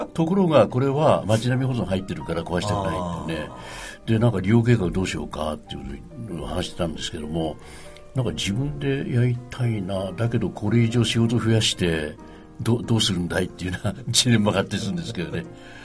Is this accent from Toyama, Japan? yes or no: yes; Nanto, Toyama, Japan; で、私南砺市の稲見出身で